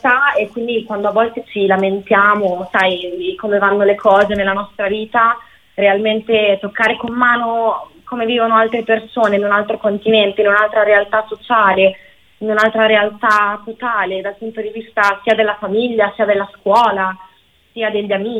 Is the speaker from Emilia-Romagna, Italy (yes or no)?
yes; Forlì, Emilia-Romagna, Italy; Non mi accontentavo della mia città, io sono di Forlì